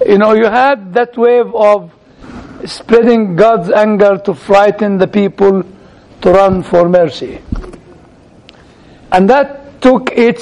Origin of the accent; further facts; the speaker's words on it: United Kingdom; I don't have the right to vote because I'm still British.